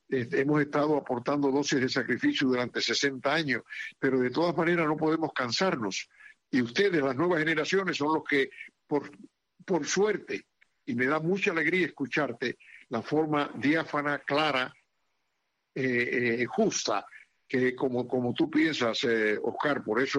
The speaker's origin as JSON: {"language": "Spanish", "country": "Cuba", "said": "Todos somos cubanos y todos tenemos derecho. La patria es de todos."}